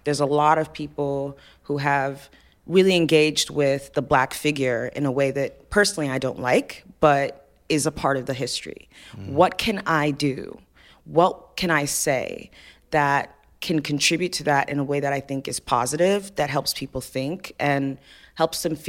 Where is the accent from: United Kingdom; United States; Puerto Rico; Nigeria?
Nigeria; I knew they were going to be Nigerian, because I'm Nigerian, so that's, you know.